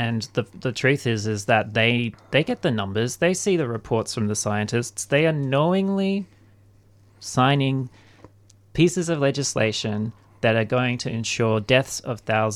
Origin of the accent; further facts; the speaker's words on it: Sydney, New South Wales, Australia; Can I share a story about Sydney? Because I'm from Sydney.